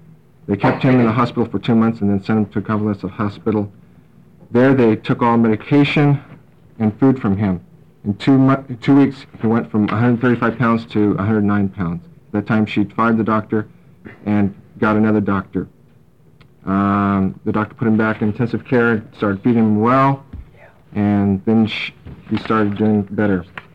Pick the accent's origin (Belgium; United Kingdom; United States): United States; Corvallis, Oregon; I'm from Corvallis, Oregon.